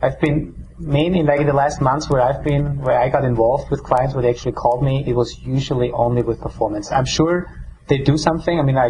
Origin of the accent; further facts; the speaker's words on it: Austria; English is a second language; I'm from Austria, so I was looking at the Austrian mobile phone providers.